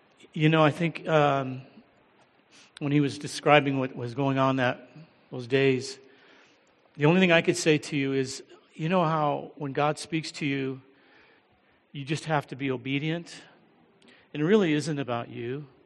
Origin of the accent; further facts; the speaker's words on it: United States; accent: American; I hope you can understand my accent. If I'm speaking too quickly, raise your hand and I'll slow down. I know you're not used to this American accent.